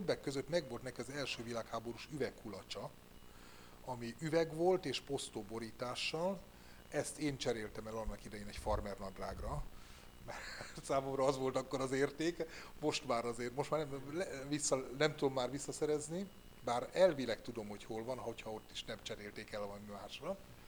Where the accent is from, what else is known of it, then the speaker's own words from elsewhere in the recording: Gödöllő, Pest, Hungary; moved away as an adult; now in Péteri, Hungary; jelenleg Péteriben élek, de az életem nagy részét itt éltem le Gödöllőn, itt születtem, és 55 éves koromban költöztem el innen.